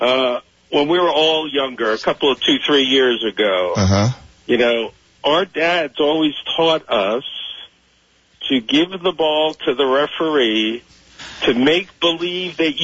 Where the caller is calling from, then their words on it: South Carolina, United States; South Carolina.